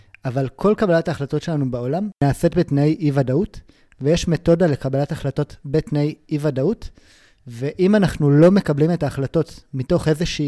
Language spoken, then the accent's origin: Hebrew; Southern District, Israel; ואני גדלתי ליד עזה